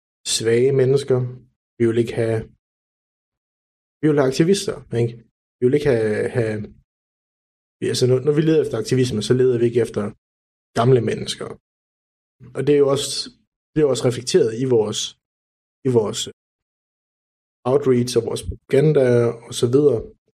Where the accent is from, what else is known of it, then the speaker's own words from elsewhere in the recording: Aalborg, North Denmark Region, Denmark; i Aalborg, hvor jeg voksede op